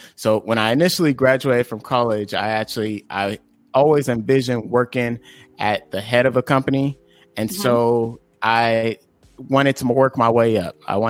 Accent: Bakersfield, California, United States; also born or lived in San Diego; So I was born in California, in San Diego, California. I was raised in a town called Bakersfield, California, which is Central California.

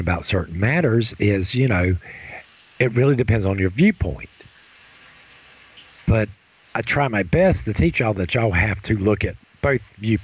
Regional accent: the South, United States; Let's admit it, I was raised in the South in the 70s.

